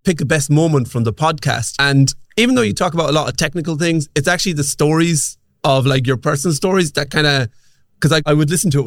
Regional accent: Ireland; they found out I'm Irish and I swear quite a bit.

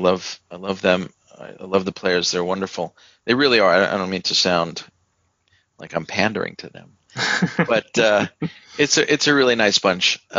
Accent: New York, United States; I grew up in New York

